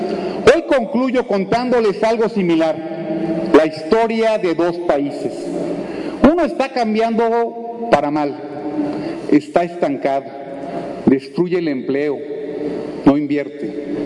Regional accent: Querétaro, Mexico; Provengo de Querétaro, un estado que crece y que genera empleo, un estado que paga los mejores salarios del país, líder de ingresos en los hogares y en competitividad, orgullo de México.

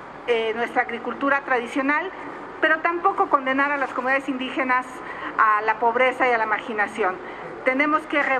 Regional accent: Hidalgo, Mexico; yo soy originaria del Valle del Mezquital, donde dependemos de la lluvia.

